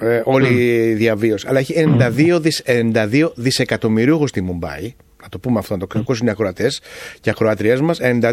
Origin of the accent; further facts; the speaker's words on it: Crete, Greece; Μιλάω για την Κρήτη, την πατρίδα μου